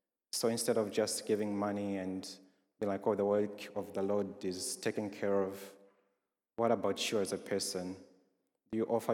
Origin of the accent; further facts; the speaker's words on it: Zambia; I'm from Zambia, so because they say it's a Christian nation